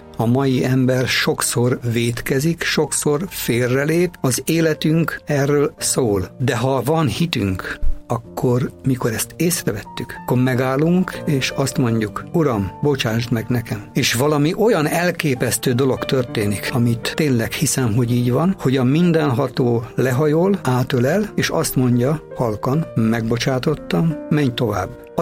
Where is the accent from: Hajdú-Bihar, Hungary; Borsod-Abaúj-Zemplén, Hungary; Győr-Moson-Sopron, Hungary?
Győr-Moson-Sopron, Hungary; Csorna; now in Szekszárd, Hungary; Szekszárdon élek én már 50 éve, de nem ott születtem, hanem Csornán. És egy olyan környezetbe tudtam fölnőni, ami tényleg fantasztikus volt.